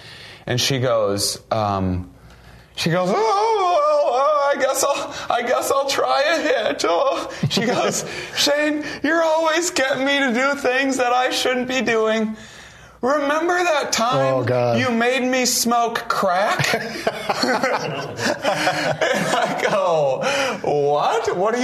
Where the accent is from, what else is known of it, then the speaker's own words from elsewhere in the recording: Wisconsin, United States; I'm from Wisconsin, originally.